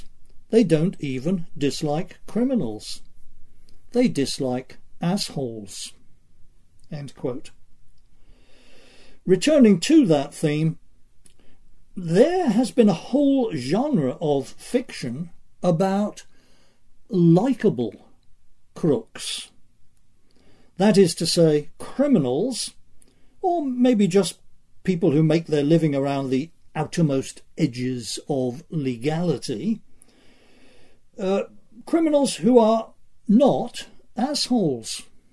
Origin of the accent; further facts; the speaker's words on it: Northampton, East Midlands, United Kingdom; My hometown of Northampton, which was quite a significant place in the 13th century